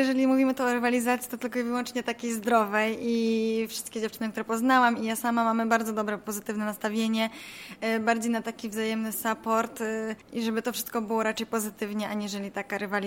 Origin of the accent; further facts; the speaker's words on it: Opole, Opole Voivodeship, Poland; jestem z Opola.